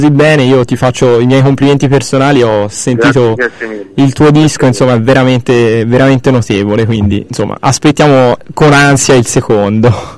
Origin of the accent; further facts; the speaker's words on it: Tuscany, Italy; io parlo da toscano